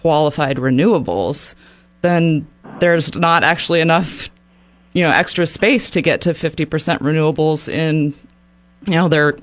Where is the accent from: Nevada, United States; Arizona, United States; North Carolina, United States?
Arizona, United States; Globe; I grew up in Arizona.